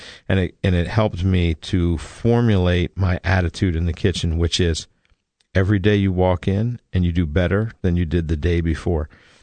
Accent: Lebanon, Pennsylvania, United States; people from the town I grew up in Lebanon, Pennsylvania.

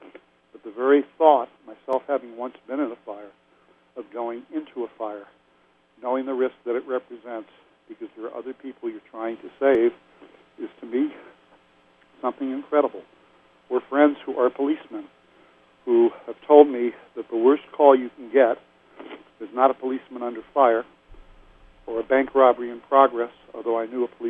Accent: New York, United States; I grew up in and around New York. I lost friends in the building.

